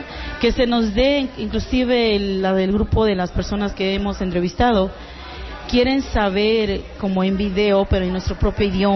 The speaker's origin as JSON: {"language": "Spanish", "country": "Mexico", "first_language": "Lower Mixtec", "second_language": "Spanish", "said": "Yo, pues mi lengua natal es el mixteco bajo. A la edad de 7 años empecé a aprender el español"}